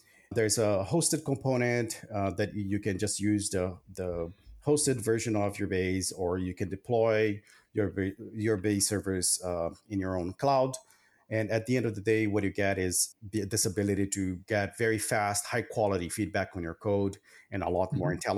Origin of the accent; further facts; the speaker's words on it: Brazil; I grew up in Brazil, right?